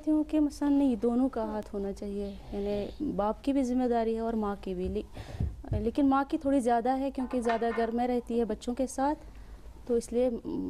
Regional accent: Jammu and Kashmir, India; اور کشمیر سے تعلق رکھتی ہوں، اور یعنی 10th تک پڑھی ہوں، پھر اس کے بعد شادی ہوئی، شادی کے بعد پھر ایران آئے

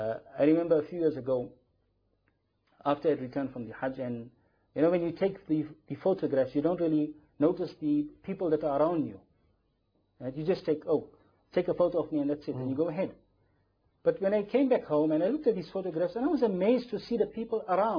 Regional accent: South Africa; I come from South Africa.

